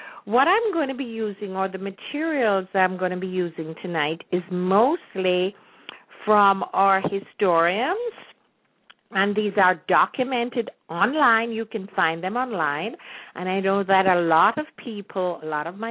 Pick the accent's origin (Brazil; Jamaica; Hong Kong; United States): Jamaica; because I am from Jamaica, number one, I know every other Jamaican.